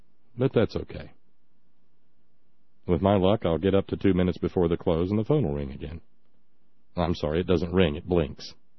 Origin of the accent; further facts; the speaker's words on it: the South, United States; I am a Southerner, okay? I'm not an outsider. I'm from the belly of the beast. I can talk about its innards.